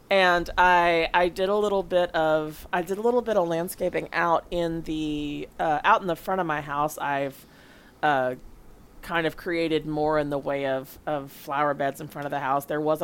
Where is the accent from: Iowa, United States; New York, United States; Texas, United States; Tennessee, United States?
Tennessee, United States; because we're from not too far apart in Tennessee, and just hearing her accent puts me straight back at home.